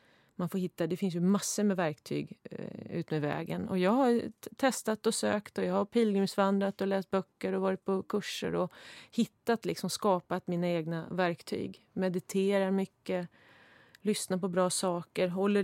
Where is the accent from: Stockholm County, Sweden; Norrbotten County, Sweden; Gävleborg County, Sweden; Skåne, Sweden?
Gävleborg County, Sweden; Hudiksvall; när jag växte upp i Hudiksvall, visste man ju inte ens om eller att det fanns något som hette självkänsla